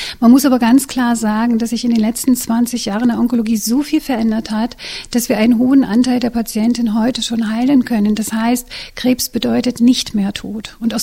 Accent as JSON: {"language": "German", "region": "Mecklenburg-Vorpommern", "country": "Germany", "also_born_or_lived": "Brandenburg", "moved": "as an adult", "said": "Ich bin eigentlich Mecklenburgerin und habe dann 25 Jahre meine Tätigkeit am Klinikum Schwedt hinter mich gebracht."}